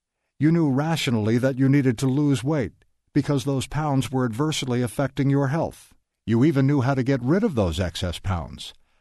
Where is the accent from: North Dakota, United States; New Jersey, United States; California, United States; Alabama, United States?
Alabama, United States; Mobile; I decided to leave the West and head south. I returned to my hometown of Mobile, Alabama.